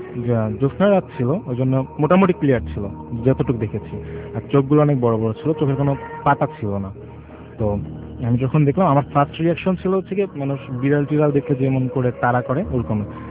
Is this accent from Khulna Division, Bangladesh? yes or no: no; Dhaka, Dhaka Division, Bangladesh; ফার্মগেট থেকে এসেছি।